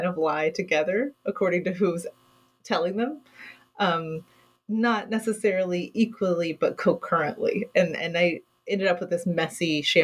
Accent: Kentucky, United States; Yeah, I mean, so I grew up in Kentucky.

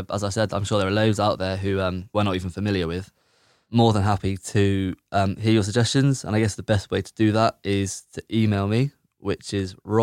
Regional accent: Bristol, South West England, United Kingdom; As you can tell, I'm from Bedminster, which is why a lot of these are Bedminster focused.

